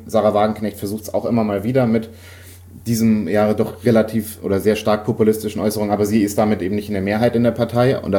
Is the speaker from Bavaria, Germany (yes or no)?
yes; Bavaria, Germany; Ich bin Franke.